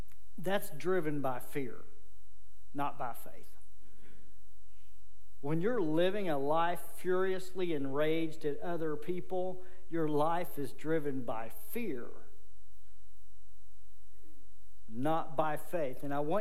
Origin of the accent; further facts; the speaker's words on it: Arlington, United States; I spent my whole life growing up in Arlington.